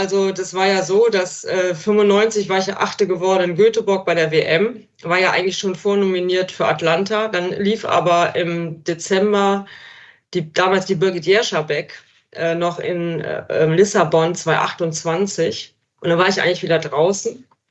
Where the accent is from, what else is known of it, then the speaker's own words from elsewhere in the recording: Mönchengladbach, North Rhine-Westphalia, Germany; Ich komme ja aus Mönchengladbach und da konnte ich dann immer noch mitlaufen.